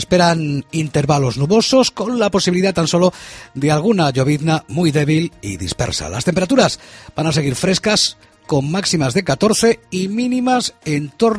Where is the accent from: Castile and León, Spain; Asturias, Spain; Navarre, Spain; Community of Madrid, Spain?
Asturias, Spain; Cada vez somos menos asturianos, más viejos y seguramente también más cabreados.